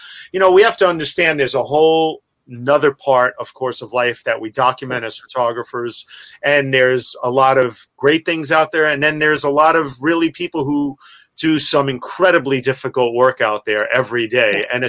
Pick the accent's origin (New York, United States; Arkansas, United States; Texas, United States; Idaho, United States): New York, United States; Greenwich Village; I grew up in Greenwich Village and I used to love sitting outdoors on stoops and in the park in Washington Square Park, watching people go by.